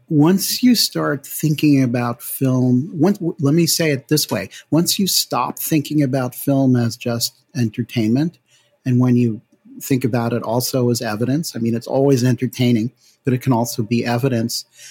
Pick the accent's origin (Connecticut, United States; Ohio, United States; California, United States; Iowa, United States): Connecticut, United States; New Haven; And I think the truth is that I grew up in New Haven, Connecticut.